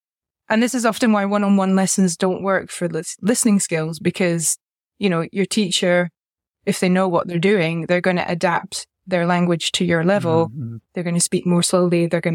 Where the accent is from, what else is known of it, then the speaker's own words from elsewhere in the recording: Scotland, United Kingdom; it was maybe a bit less the case when I was growing up in Scotland and I was in a village